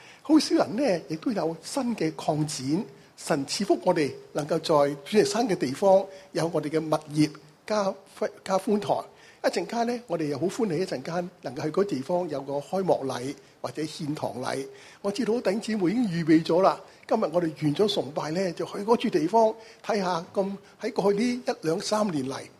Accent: China; 我哋中國人就話：你可以站立得住啦，30而立

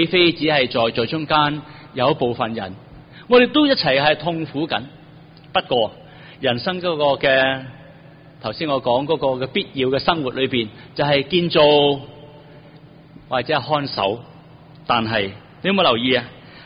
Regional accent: China; 因为我哋都系东方人，我哋中国人都好强调到呢一个咁嘅意念。

